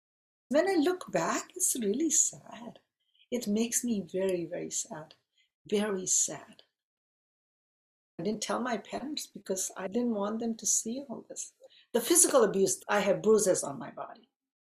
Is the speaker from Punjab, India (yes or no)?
yes; Punjab, India; So my mother was into South Indian culture, even growing up in Punjab. We grew up very liberal, very different.